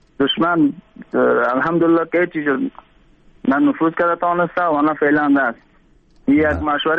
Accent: Panjshir, Afghanistan; ما فعلا خودمون از پنجشیر هستیم.

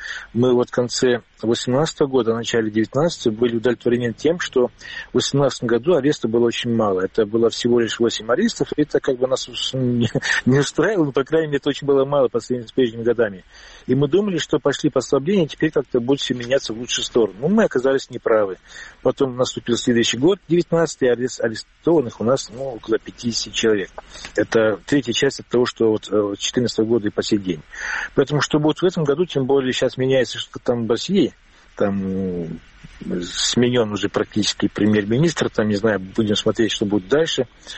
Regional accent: Crimea, Ukraine; А, ну, сказать, что только достается нам, крымским, это неправда, конечно.

